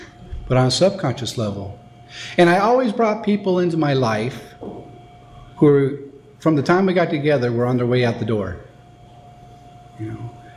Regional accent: Ontario, California, United States; I grew up in Ontario, but she'd take us out to San Bernardino

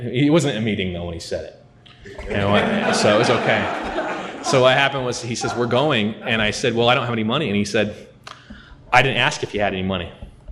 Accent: Long Beach, California, United States; accent: Long Beach; sorry, my Long Beach accent's coming out.

